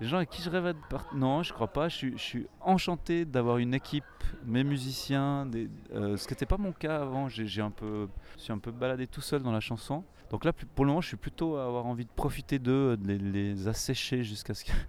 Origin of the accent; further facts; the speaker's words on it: Switzerland; j'ai 40 ans, je suis suisse, j'ai une vie de famille